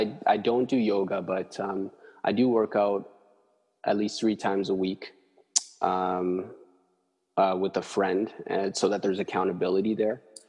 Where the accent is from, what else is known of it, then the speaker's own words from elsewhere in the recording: Edmonton, Alberta, Canada; I can't believe I'm saying that because I'm from Edmonton.